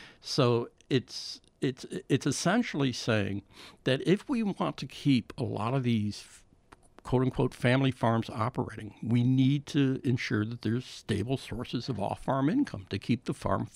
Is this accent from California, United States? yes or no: no; Illinois, United States; I grew up in Illinois, and it was basically corn and beans, corn and beans.